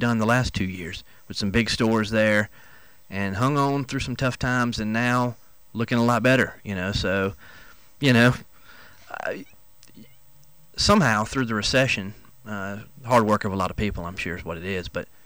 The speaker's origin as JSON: {"language": "English", "town": "Abbeville", "region": "South Carolina", "country": "United States", "said": "I'm from Abbeville"}